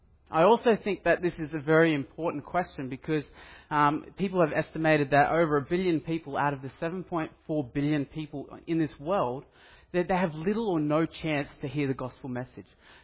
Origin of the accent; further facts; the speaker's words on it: Papua New Guinea; I grew up overseas in Papua New Guinea. My parents were missionaries over there.